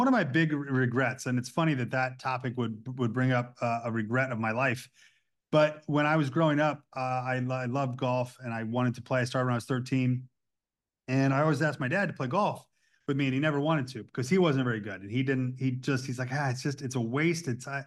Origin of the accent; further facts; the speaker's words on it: Indiana, United States; also born or lived in Goshen; I'm from Goshen, Indiana is where I was born, but I lived in kind of central Indiana, part about an hour north of Indianapolis. I've lived here now a majority of my life.